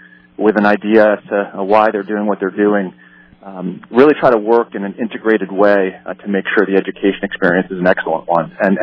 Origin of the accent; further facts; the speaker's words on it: New Hampshire, United States; And there I was raised Roman Catholic in New Hampshire, as many people.